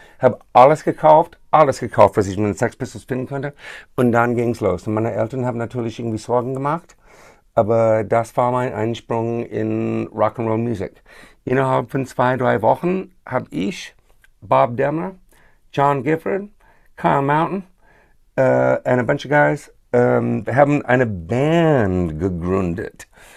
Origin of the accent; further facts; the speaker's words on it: Krefeld, North Rhine-Westphalia, Germany; Mädel aus Düsseldorf, aus Krefeld. Vielleicht spielt das auch eine Rolle. Ich weiß es nicht. Aber ich habe einfach diesen Akzent.